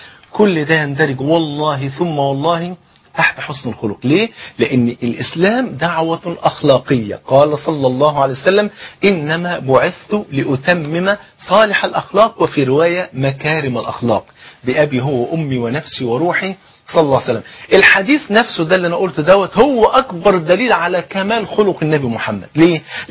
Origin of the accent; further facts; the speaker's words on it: Egypt; عارفين الفول عندنا في مصر هنا فرد عين،